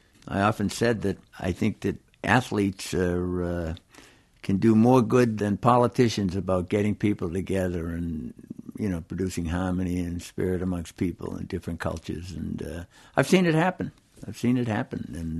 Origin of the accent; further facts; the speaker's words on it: Cambridge, Massachusetts, United States; I did, because I grew up in Cambridge, on Spy Pond in Arlington, and all these little places in Lexington and Concord, and we'd find ice wherever it was.